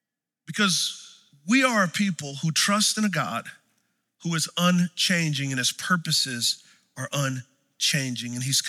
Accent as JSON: {"language": "English", "town": "San Antonio", "region": "Texas", "country": "United States", "tie": "born or raised there", "said": "So I didn't grow up in church. Grew up in San Antonio and growing up in Texas, football is king, right?"}